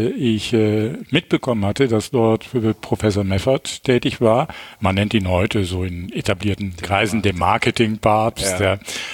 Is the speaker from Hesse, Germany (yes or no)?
no; Düsseldorf, North Rhine-Westphalia, Germany; born there; Also geboren 11. Mai 1953 in Düsseldorf und als drittes von 5 Kindern und bin aufgewachsen in einer sehr behüteten Familie, also christ-katholisch, ja, sehr streng konservativ-katholisch erzogen auch.